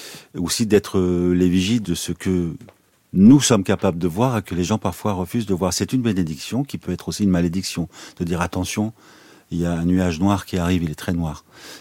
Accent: France; Et ça, je le comprends en tant qu'Arménien, et je le comprends en tant que Français

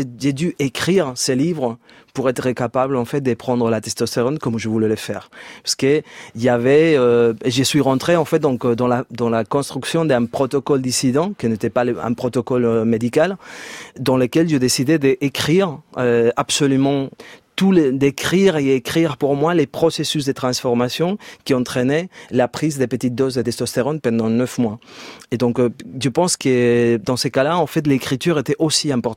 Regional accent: Spain; French is a second language; Oui, en Espagne, en fait, comme vous entendez par mon accent.

